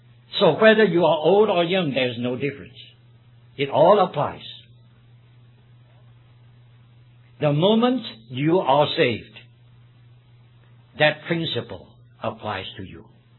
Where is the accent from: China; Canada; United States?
China; Shanghai; moved away as an adult; It was a funny thing because I came from Shanghai.